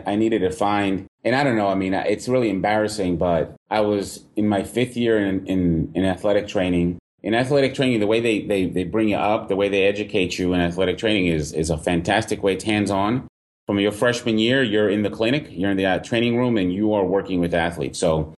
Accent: New England, United States; typical, young man growing up in New England

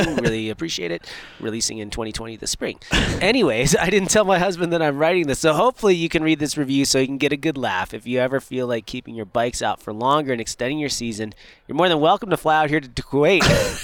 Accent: Minnesota, United States; I'm from Minnesota.

